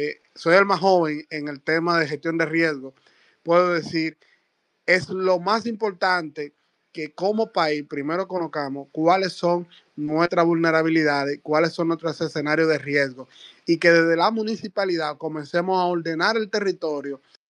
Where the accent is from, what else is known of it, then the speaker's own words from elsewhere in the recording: Dominican Republic; lo que nosotros debemos estar preparados como dominicanos